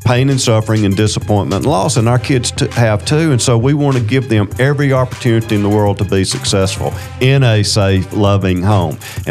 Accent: Roanoke, Virginia, United States; now in Birmingham, United States; I love growing up in Roanoke. I wouldn't give anything in the world. But I've been in Birmingham. That's my home now.

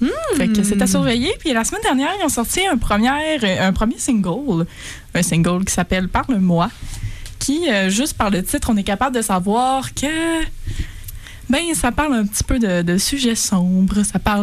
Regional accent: Saint-Georges-de-Beauce, Quebec, Canada; C'est deux boys qui viennent de ma ville natale

